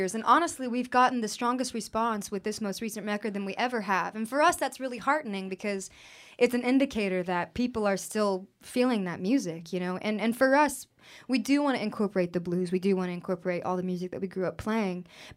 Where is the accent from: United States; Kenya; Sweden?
United States; Atlanta, Georgia; we come from Atlanta, too. So there's obviously a huge trip-hop, hip-hop scene in Atlanta.